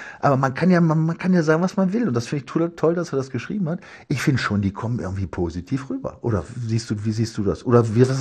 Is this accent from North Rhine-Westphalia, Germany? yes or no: yes; Dortmund, North Rhine-Westphalia, Germany; Ich weiß, dass das als Dortmunder mitunter frustrierend sein kann